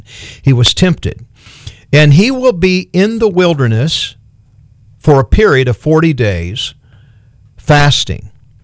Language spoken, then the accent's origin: English; Hobe Sound, Florida, United States; But we ended up growing up in Hope Sound, and church was just a part of every moment of our life.